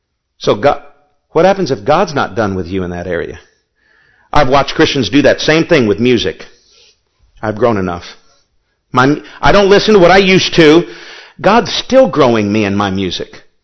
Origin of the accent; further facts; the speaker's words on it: United States; I'm glad I'm an American, okay?